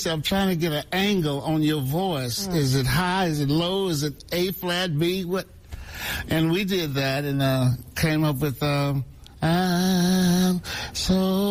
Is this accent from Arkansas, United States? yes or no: yes; Forest City, Arkansas, United States; now in Memphis, United States; Forest City, Mariana, around in there.